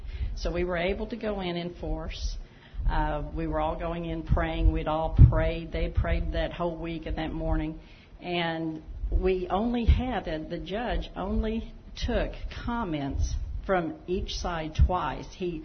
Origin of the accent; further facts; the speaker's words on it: Lubbock, Texas, United States; I'm from Lubbock. In 30 years, I've never seen fog in Lubbock.